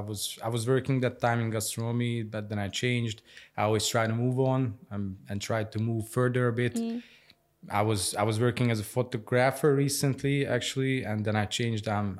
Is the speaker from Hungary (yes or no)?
yes; Hungary; English is a second language; moved away as an adult; now in Vienna, Austria; I'm a photographer living here in Vienna since 7 years now. I moved here from Budapest. I come from Hungary